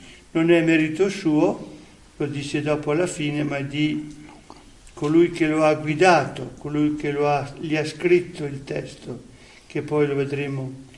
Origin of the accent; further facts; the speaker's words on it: Trentino-Alto Adige, Italy; Voi sapete che io sono trentino, quindi le vette sono in parte della mia infanzia.